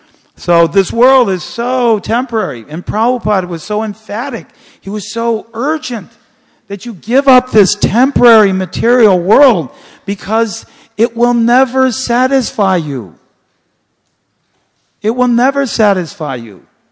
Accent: Detroit, Michigan, United States; born there; I was born in Detroit, Michigan. I was born in a family of 14 children.

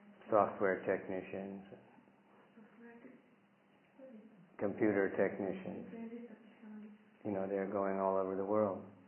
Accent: United States; like when I grew up in America

